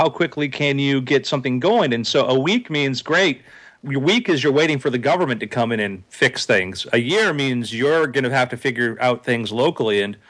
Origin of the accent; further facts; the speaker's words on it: Florida, United States; But, you know, Justin and I grew up in South Florida.